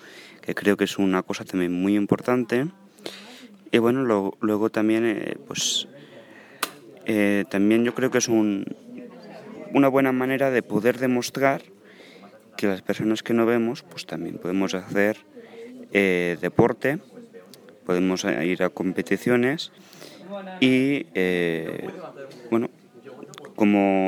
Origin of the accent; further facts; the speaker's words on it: Barcelona, Catalonia, Spain; yo que vengo de Barcelona